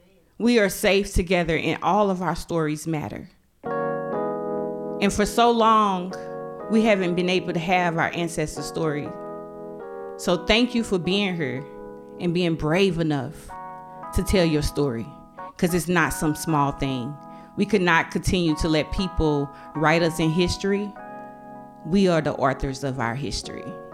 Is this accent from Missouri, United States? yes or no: yes; St. Louis, Missouri, United States; I'm from St. Louis, born and raised.